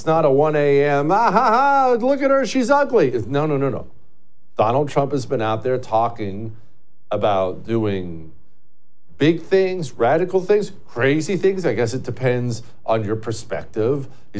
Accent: Montana, United States; I grew up in Montana and just they were happening all around. I was always fine, but they're always part of life there.

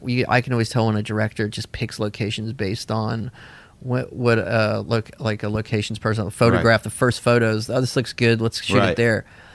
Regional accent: the South, United States; I also remembered it from growing up in the South, spring break was had been this big thing

